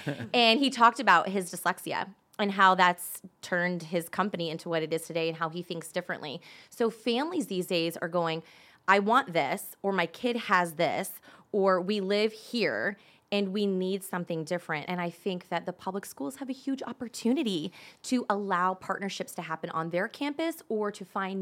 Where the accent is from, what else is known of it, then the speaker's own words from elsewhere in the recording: Arizona, United States; I grew up in Arizona, went to public school, kindergarten through 12th grade